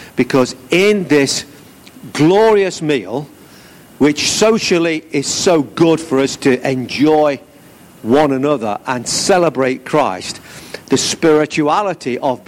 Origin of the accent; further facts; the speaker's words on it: England, United Kingdom; I know we're English